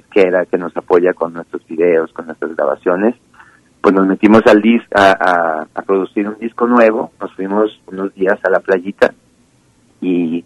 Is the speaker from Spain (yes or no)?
no; Mexico; nuestra mexicanidad, nuestra originalidad y nuestra autenticidad como mexicanos.